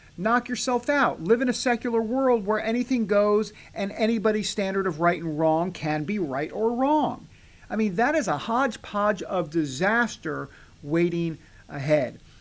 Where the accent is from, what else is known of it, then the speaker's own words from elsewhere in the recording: New York, United States; I'm from New York. Take a wild guess where they have the best pizza in America.